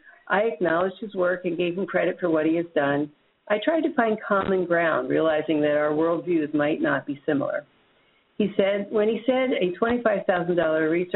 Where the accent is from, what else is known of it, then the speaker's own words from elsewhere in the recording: Ohio, United States; You know, I'm from Ohio, and it's a state that went from mostly Democratic districts to mostly Republican districts in 2010.